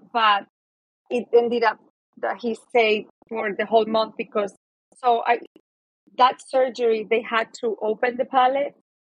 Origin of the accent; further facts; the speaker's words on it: Spain; I forgot to say I'm from Spain and all of my family is in Spain.